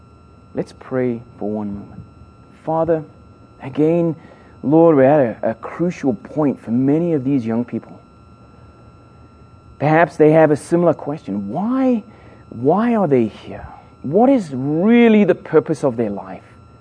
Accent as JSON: {"language": "English", "region": "London", "country": "United Kingdom", "tie": "born there", "said": "I was born in England, in London, in the north of London."}